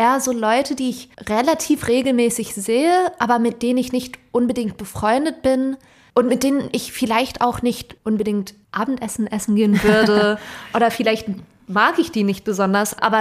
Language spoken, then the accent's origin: German; Anchorage, Alaska, United States; also born or lived in Wilmette; Weil ich meine Kindheit halt in Wilmette hatte, aber so die wichtigen Jahre in Alaska war. Und da sind auch alle meine Freunde.